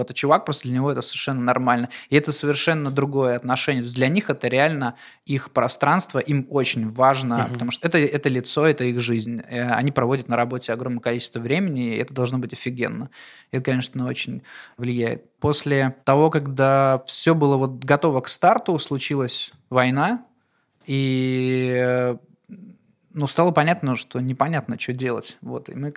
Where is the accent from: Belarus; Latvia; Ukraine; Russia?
Belarus; и я сам белорус. И в итоге я вернулся в Беларусь, заехал к родителям.